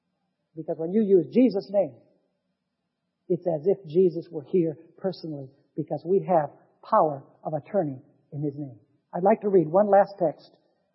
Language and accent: English; Caracas, Capital District, Venezuela; when I was growing up in Caracas, Venezuela.